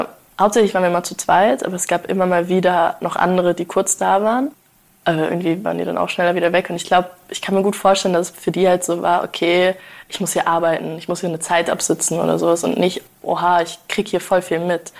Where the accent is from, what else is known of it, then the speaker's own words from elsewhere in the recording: Wiesbaden, Hesse, Germany; Ich bin ja hier in Wiesbaden quasi aufgewachsen